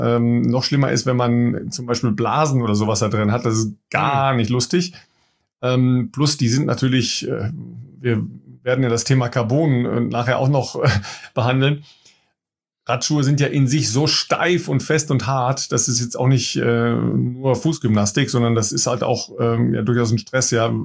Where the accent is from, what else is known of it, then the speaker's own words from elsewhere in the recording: Germany; einem eher, sagen wir mal, preußisch orientierten Ansatz, den wir als Deutsche ja sehr, sehr gerne verfolgen